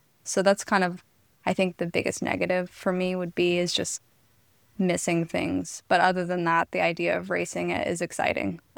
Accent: United States; as an American, we don't necessarily understand how some of the things here in Europe work

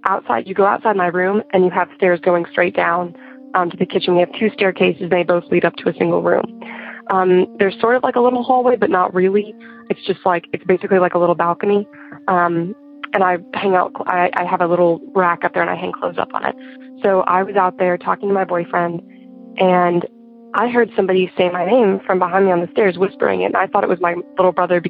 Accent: Arkansas, United States; I'm from Arkansas, and I am 17 years old

